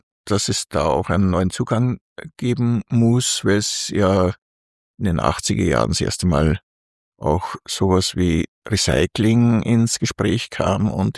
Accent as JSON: {"language": "German", "town": "Linz", "region": "Upper Austria", "country": "Austria", "tie": "born or raised there", "said": "Ich bin am Binnenmichl aufgewachsen, in so einer Gründerzeit, Atmosphäre und Umgebung"}